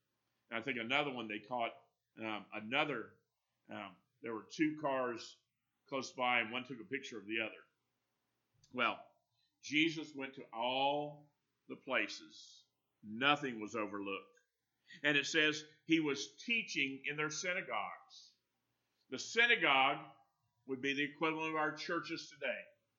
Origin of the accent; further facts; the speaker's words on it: Florida, United States; I was telling Lana one day after a hurricane, growing up in North Florida, no power, windows are open